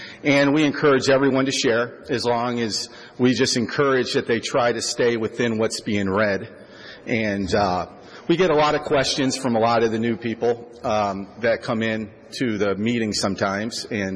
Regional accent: Toledo, Ohio, United States; I'm originally from Toledo, Ohio, and I grew up in AA.

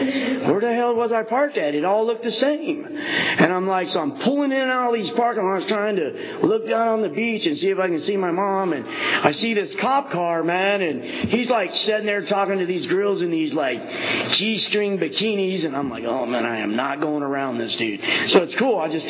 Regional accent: Tulare, California, United States; We're from Tulare, man. You know what I mean? We're from Tulare, man.

